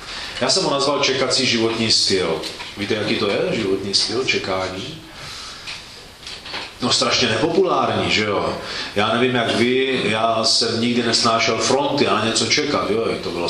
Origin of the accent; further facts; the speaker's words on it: Uherské Hradiště, Zlín Region, Czechia; Než jsem šel na seminář, tak jsem vyrůstal ve sboru v Uherském Hradišti